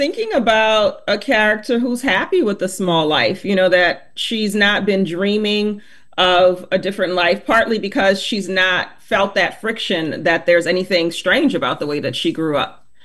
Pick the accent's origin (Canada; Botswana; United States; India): United States; New Orleans, Louisiana; There's a very interesting vibe to growing up in New Orleans. And so I wanted to share some of that in the book.